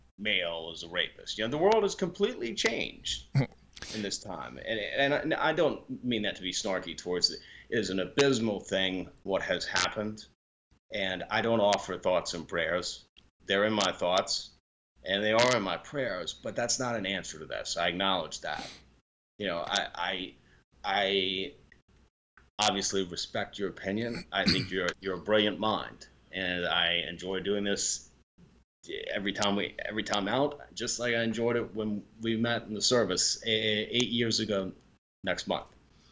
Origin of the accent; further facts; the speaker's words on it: New Orleans, Louisiana, United States; I'm from New Orleans. I mean, you and I both have our experiences with violence.